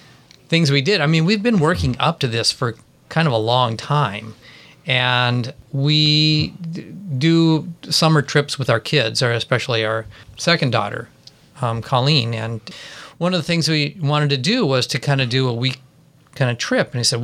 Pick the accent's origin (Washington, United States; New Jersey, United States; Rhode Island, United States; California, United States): Washington, United States; Port Townsend; I grew up here in Port Townsend and became a teacher and then in Chimicum